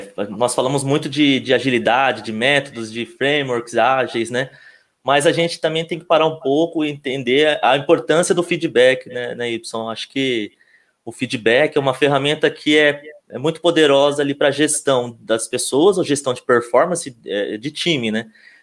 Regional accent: Londrina, Paraná, Brazil; now in São Paulo, Brazil; eu sou do Paraná, sou natural de Londrina, no Paraná. Estou aqui em São Paulo já, né, numa jornada aí já há 2 anos.

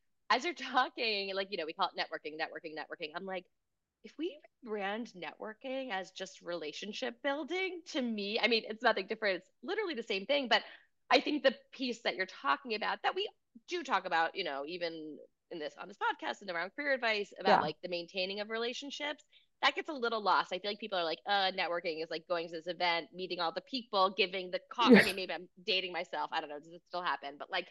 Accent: Maryland, United States; Very, I'm from Maryland. As you know, we, no matter what, we have a lot of excitement around Maryland, around our flag.

